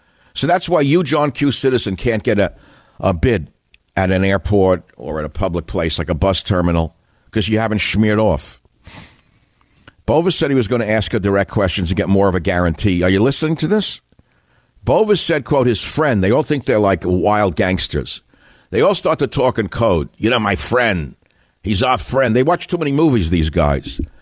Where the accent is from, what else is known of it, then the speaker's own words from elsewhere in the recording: New York City, New York, United States; You say, look, I'm originally from New York City.